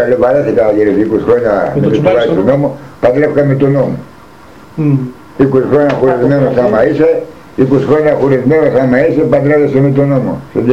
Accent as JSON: {"language": "Greek", "town": "Komotini", "region": "Eastern Macedonia and Thrace", "country": "Greece", "tie": "born or raised there", "also_born_or_lived": "Mytilene", "said": "Στη Μυτιλίνη. Μεγάλωσα στην Κομωτινή."}